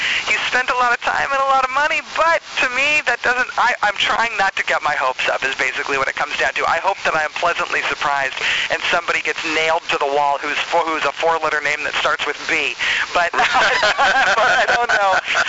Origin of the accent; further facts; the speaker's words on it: California, United States; now in New York, United States; and I'm from Northern California, I live in New York right now